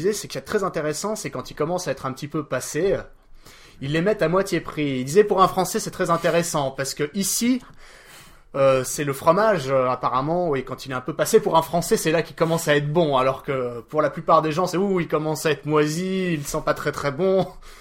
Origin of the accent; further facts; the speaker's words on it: France; moved away; il y a plein de petites choses qui manquent quand on est français.